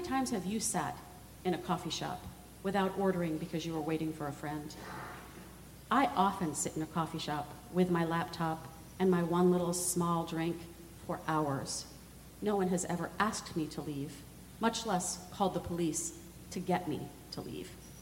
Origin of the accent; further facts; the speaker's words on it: Philadelphia, Pennsylvania, United States; Maybe it clicked for me because Philadelphia is my hometown.